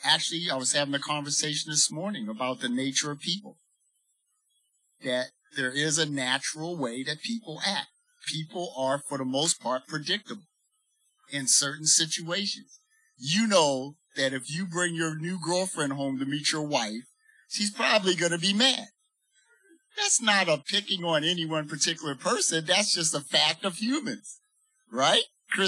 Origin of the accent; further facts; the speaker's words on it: Baltimore, Maryland, United States; I'm from Baltimore.